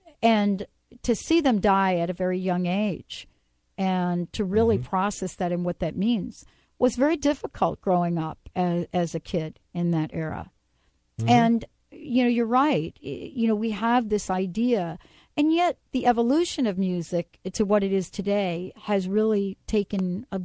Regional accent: East Coast, United States; I grew up on the East Coast.

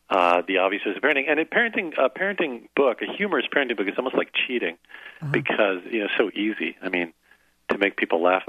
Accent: New Jersey, United States; yeah, so I grew up in Jersey, and I was actually in high school. I was the number one ranked debater in New Jersey.

